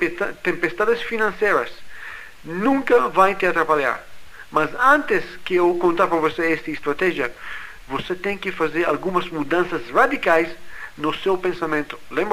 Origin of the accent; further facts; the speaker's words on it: United States; Portuguese is a second language; now in Brazil; Eu sou americano, estou no Brasil há 4 anos.